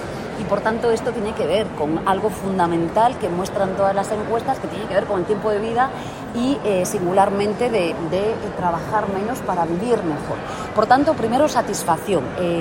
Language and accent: Spanish; Spain; Yo lo que quiero es que en mi país se cumpla con el artículo 122.2 de la Constitución Española.